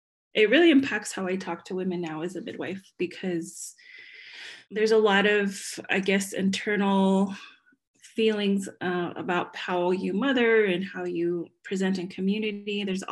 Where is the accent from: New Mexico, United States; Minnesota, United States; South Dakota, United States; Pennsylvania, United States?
New Mexico, United States; Yes, I'm a Navajo midwife, or in our culture, Dene, which means the people. So I grew up in New Mexico, primarily in the Four Corners. I'm one of eight children.